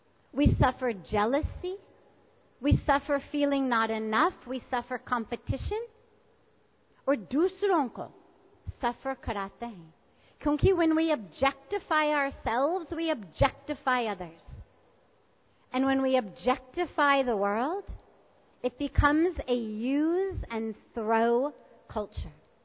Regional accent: United States; Hindi is a second language; moved away as an adult; now in India; मैं 28 वर्ष पहले 25 साल की छोटी सी आयु में मैं अमेरिका से आए, मैंने स्टैनफोर्ड यूनिवर्सिटी से ग्रेजुएशन की और मैं अपनी PhD कर रही थी। मैं भारत में आए बैकपैक लेकर

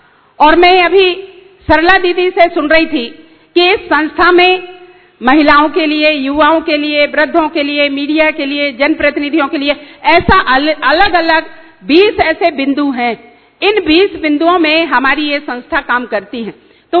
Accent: Mandla, Madhya Pradesh, India; मैं चूंकि मंडला से हूँ, आदिवासी जिले से हूँ

